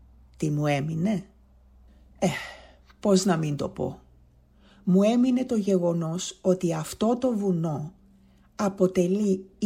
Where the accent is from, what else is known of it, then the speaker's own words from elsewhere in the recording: Famagusta, Famagusta District, Cyprus; τώρα που μεγάλωσα, τώρα που μπήκα στην τρίτη ηλικία, δεν κάνω τίποτα άλλο από το να μιλάω για την πόλη μου, την Αμόχωστο στην Κύπρο.